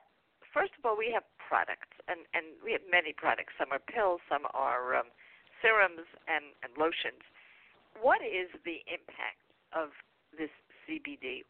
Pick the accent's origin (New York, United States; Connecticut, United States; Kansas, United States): New York, United States; New York City; I grew up in Greenwich Village where really it was an adjunct to creativity and poetry